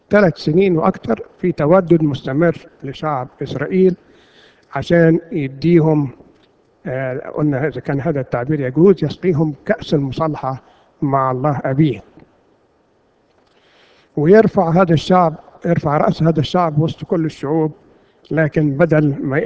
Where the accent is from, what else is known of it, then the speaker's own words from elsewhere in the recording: Egypt; كان لنا آلهة راع وأمون كمصريين